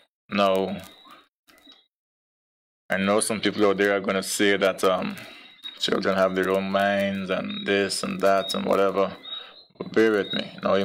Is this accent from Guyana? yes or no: yes; Guyana; growing up in Guyana, going to school, I have seen cases where parents have smothered their children